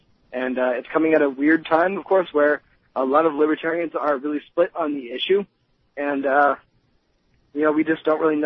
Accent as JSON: {"language": "English", "region": "California", "country": "United States", "said": "I come from California, and I spent a lot of time in Humboldt"}